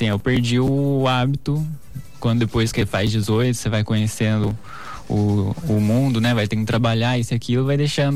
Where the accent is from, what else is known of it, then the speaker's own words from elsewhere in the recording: Aparecida, São Paulo, Brazil; Eu cresci em Aparecida, a gente convivia com os redentoristas, né?